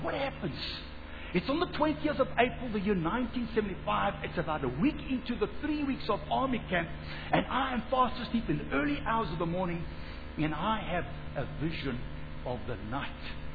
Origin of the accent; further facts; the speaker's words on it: Johannesburg, Gauteng, South Africa; born there; I was born in Johannesburg. I was born in the inner city called Hillbrow. I was brought up with parents who divorced.